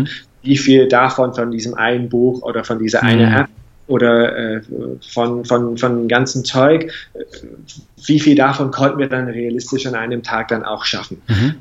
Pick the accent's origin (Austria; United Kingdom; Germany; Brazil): United Kingdom; England; German is a second language; wenn zwei Engländer, also klar, als Engländer auch, ne, aber wenn zwei Engländer überhaupt in der Lage sind, eine weitere Sprache zu lernen, dann kann es doch jeder.